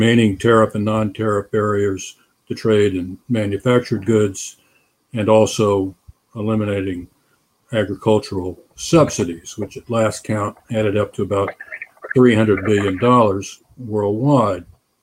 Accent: Florida, United States; It's 90% of the economy in my home state of Florida, from which I'm speaking now.

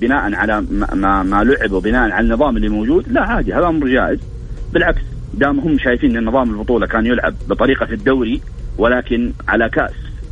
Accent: Saudi Arabia; accent: Saudi; خلينا نقول لك احنا بلهجتنا السعوديه

